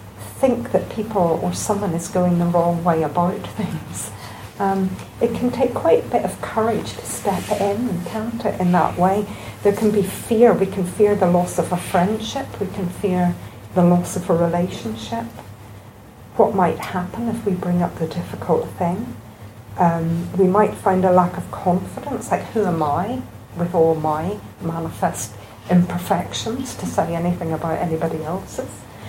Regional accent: Northern Ireland, United Kingdom; There's something about growing up in Northern Ireland, thinking, you know, people know what side they're on and they're not going to change it just because I say something.

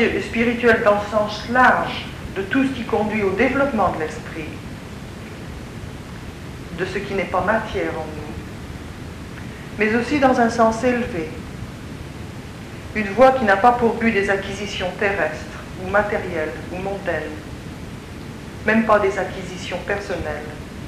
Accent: France; now in United Kingdom; Je suis française, mais j'ai quitté la France en 68 et j'ai vécu la plupart du temps dans des pays de langue anglaise. Et je suis en ce moment en Angleterre.

